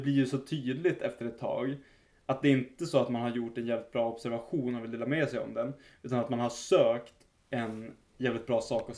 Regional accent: Norrbotten County, Sweden; Och Skandinaviens äldsta, den är baserad i mitt hemlän.

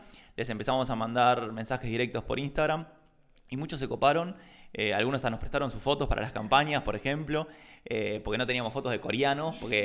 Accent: Argentina; a nosotros es muy fácil comunicar la idea a un argentino, porque somos argentinos

